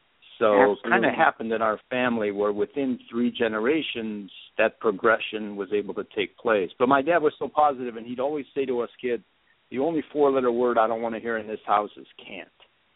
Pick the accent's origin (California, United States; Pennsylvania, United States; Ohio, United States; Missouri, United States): Ohio, United States; Cleveland; now in Alaska, United States; My mom read me to sleep every single night when I was that boy growing up in Cleveland, Ohio.